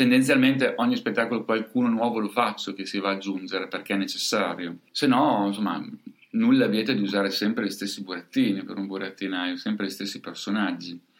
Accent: Parma, Emilia-Romagna, Italy; io sono di Parma

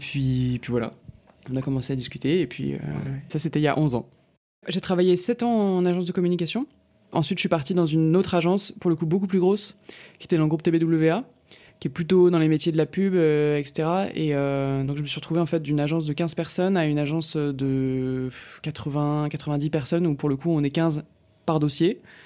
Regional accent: Paris, Île-de-France, France; J'ai grandi à Paris et près de Paris.

